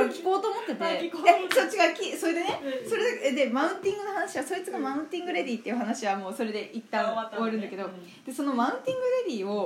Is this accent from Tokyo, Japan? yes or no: yes; Tokyo, Japan; 私え31年東京生まれ東京育ちですけど